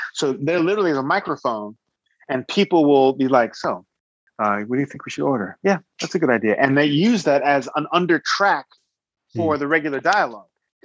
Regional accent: New York, United States; I'm from New York originally.

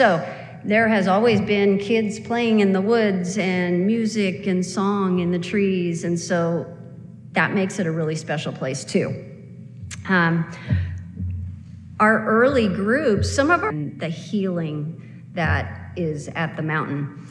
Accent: Portland, Oregon, United States; now in Highlands, United States; Now, I hail from Portland, Oregon, and I thought it rained a lot there, but up in Highlands, we get a lot.

